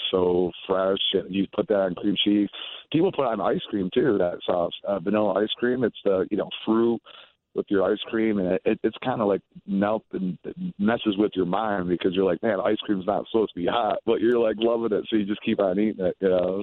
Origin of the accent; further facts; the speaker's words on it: Long Island, New York, United States; Well, High River, you know, we're from Long Island, New York.